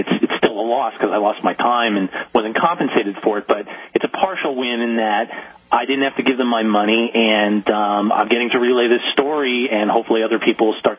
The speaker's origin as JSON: {"language": "English", "country": "Canada", "moved": "as an adult", "lives_now": "Los Angeles, United States", "said": "I'm originally from Canada. I've only lived out here in Los Angeles for 4 years"}